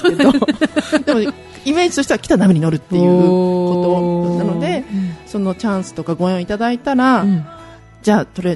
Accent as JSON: {"language": "Japanese", "region": "Miyagi", "country": "Japan", "tie": "born or raised there", "said": "私、地元が宮城なんですね。仙台から1時間ぐらい離れたところではあるんですけども、"}